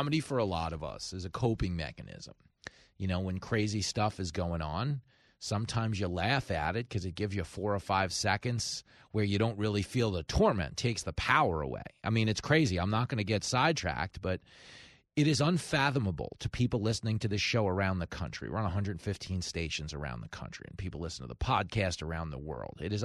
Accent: United States; to me, as someone who follows their elections as an American, the most shocking thing to me is that they were able to count all their votes in one day.

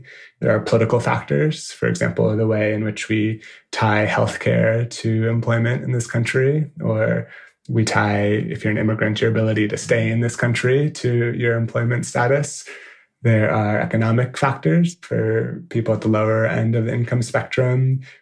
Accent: San Francisco, California, United States; a recruiter reached out to me about a job offer at a design agency based in San Francisco in my hometown.

